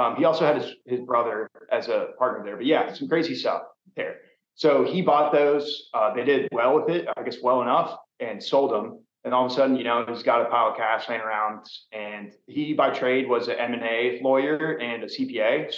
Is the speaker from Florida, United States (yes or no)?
yes; Tampa, Florida, United States; We're both from Tampa.